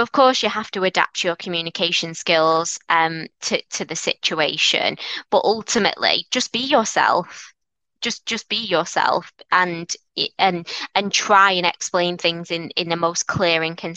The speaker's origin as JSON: {"language": "English", "town": "Manchester", "region": "North West England", "country": "United Kingdom", "accent": "Mancunian", "said": "You can probably tell from my strong Mancunian accent. I'm from a single parent family in North Manchester."}